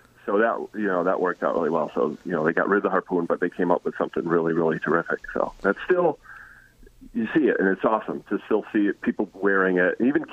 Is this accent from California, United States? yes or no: no; Kensington, Connecticut, United States; now in West Hartford, United States; I grew up in Harper County in Kensington, Connecticut. And so not too far, about 20 minutes, I'd say, to Hartford. Now I'm closer. I'm actually in West Hartford.